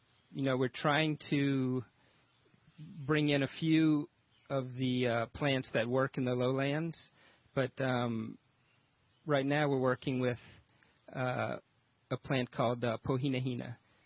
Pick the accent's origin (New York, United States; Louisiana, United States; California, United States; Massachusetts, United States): Louisiana, United States; Ville Platte; I am from Ville Platte, Louisiana, which you may know, Cajun country.